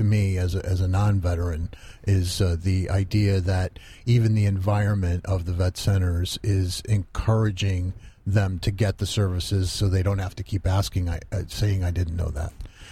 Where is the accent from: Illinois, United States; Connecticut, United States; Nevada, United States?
Connecticut, United States; Waterbury; So once in a while, you're up in my hometown of Waterbury at the Naugatuck Valley Community College?